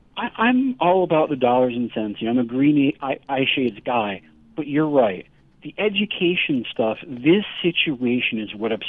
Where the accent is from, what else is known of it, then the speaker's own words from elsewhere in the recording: New York, United States; It's states like California. It's states like my home state of New York.